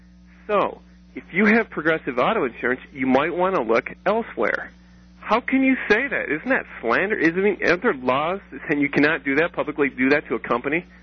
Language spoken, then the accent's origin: English; Detroit, Michigan, United States; Okay, I'm from Detroit, Michigan, right?